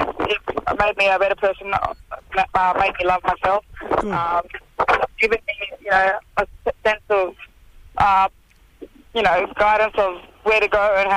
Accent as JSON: {"language": "English", "town": "Broome", "region": "Western Australia", "country": "Australia", "said": "So I'm from Broome. I'm a Jabba Jabba Bardi woman. My dad's a Torres Strait Islander from Bardi Island. I've lived in Crowther for 8 years."}